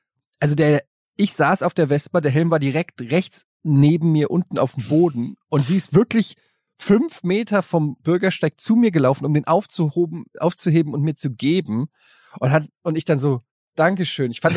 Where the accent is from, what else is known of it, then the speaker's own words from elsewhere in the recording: Frankfurt, Hesse, Germany; ich bin ja ein Kind der Großstadt.